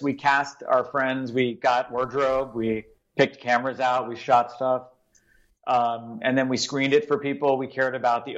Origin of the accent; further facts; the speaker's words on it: Los Angeles, California, United States; So I grew up in Los Angeles, and which means something, right? Because the city you grew up in.